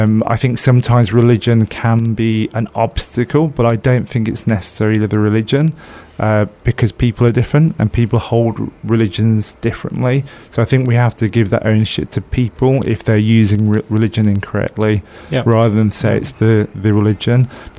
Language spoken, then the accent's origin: English; Birmingham, West Midlands, United Kingdom; now in Bristol, United Kingdom; I'm from Birmingham myself. And although I love Birmingham, Bristol has something quite special